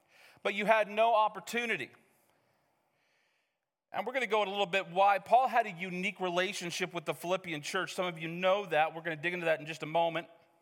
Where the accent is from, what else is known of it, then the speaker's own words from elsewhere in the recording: Missoula, Montana, United States; I grew up in Missoula, and I went to Bible college in Ellendale. And all I've ever known my entire childhood is mountains.